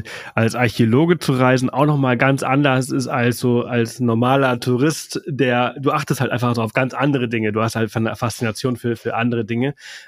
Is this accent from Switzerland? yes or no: no; Spain; ich bin nämlich in Spanien zur Schule gegangen und nicht in Deutschland